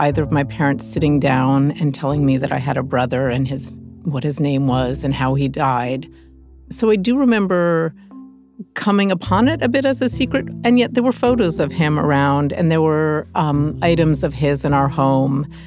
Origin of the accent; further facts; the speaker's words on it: Massachusetts, United States; also born or lived in New York City; Well, I was born in New York City, but when I was very young, my parents divorced, and we moved from New York, my brother and I, we moved from New York to Massachusetts.